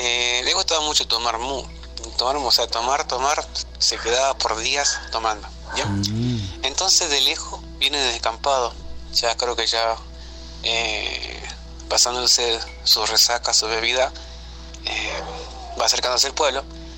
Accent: Salta, Argentina; soy de Salta, la capital, Argentina. Me encanta México.

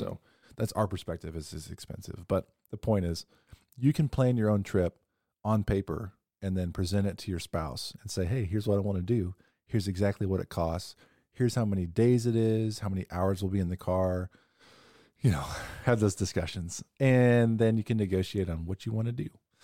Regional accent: Kansas City, United States; Keep in mind, we're from Kansas City.

